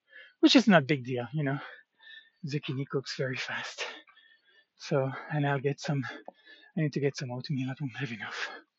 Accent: France; English is a second language; now in United States; I'm from France, you know, I'm white

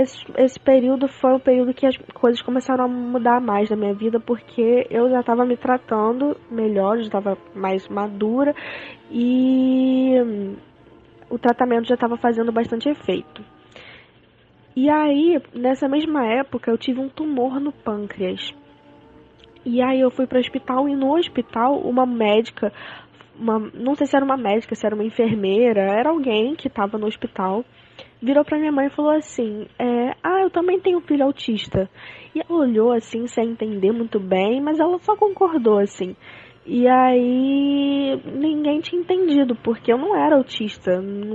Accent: Niterói, Rio de Janeiro, Brazil; tenho 19 anos, sou de Niterói, Rio de Janeiro, sou graduando em Letras em Inglês pela UF

